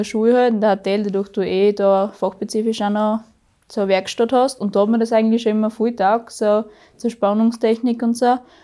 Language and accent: German; Rottneck, Germany; Ich komme aus Rottneck.